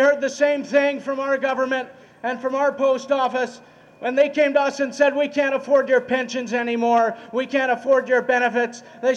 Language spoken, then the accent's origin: English; Canada; speaking as a Canadian